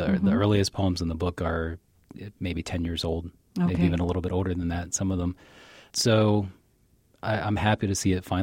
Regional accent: Cincinnati, Ohio, United States; moved away as an adult; I grew up in Cincinnati. I went to college not too far away in Oxford, Ohio. It's only about 45 minutes outside Cincinnati. And I left for a couple of years in my 20s, came back, and then left for good in 2002.

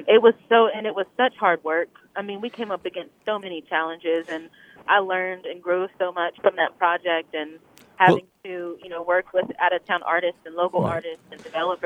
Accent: Morganton, North Carolina, United States; my upbringing, which was very much being raised in a village.

